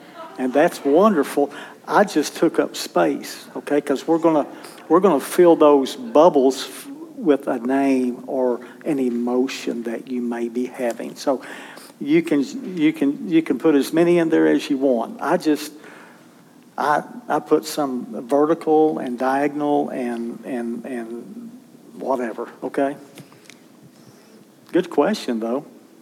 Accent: Oklahoma, United States; Again, I'm from Oklahoma, and they only required me to take art up through the seventh grade, okay?

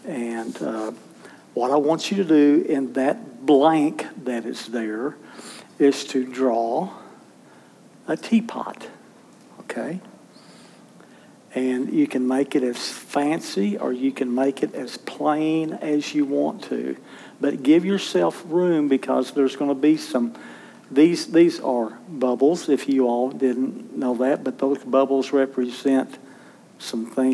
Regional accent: Oklahoma, United States; Again, I'm from Oklahoma, and they only required me to take art up through the seventh grade, okay?

